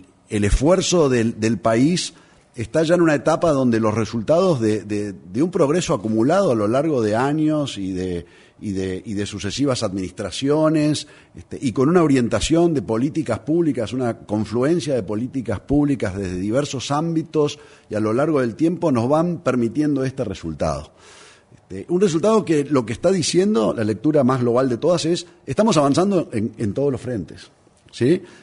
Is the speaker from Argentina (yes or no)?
no; Uruguay; como uruguayo